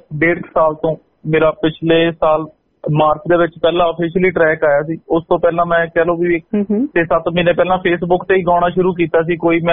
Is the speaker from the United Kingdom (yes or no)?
no; Ludhiana, Punjab, India; ਮੈਂ ਲੁਧਿਆਣਾ ਸ਼ਹਿਰ ਤੋਂ ਬਿਲੋਂਗ ਕਰਦਾ ਜੀ